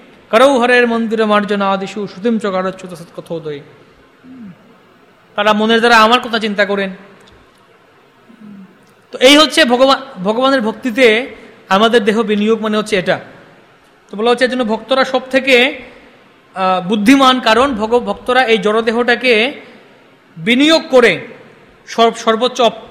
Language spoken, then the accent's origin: Bangla; Kolkata, West Bengal, India; আমি ক্যালকাটা বয়ে, আমি কলকাতার ছেলে, আমাকে ঠকাতে পারবে না